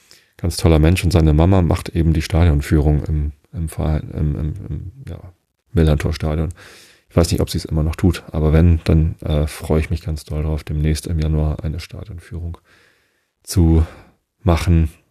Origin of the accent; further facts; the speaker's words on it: Wistedt, Lower Saxony, Germany; ich komme ja aber aus Wisted und ich bin und Wisted hat keine eigene Kirche und Wisted gehört halt zur Tosteder Kirche. Ich bin in Tosted konfirmiert.